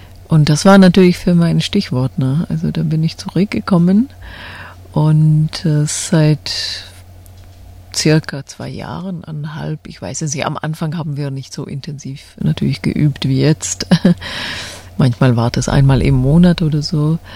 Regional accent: Czechia; first language Czech; German is a second language; Das war auch Tschechisch natürlicherweise, was auch meine Muttersprache ist, was du gehört hast.

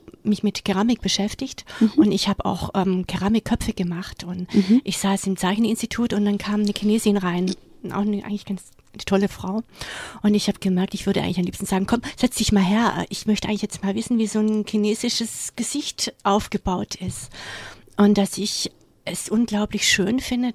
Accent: Germany; ich bin Deutsche, ich bin weiß

